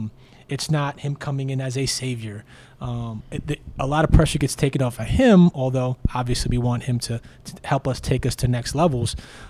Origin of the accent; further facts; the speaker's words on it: New York, United States; And look, I'm from New York and he's from New York. We have ties there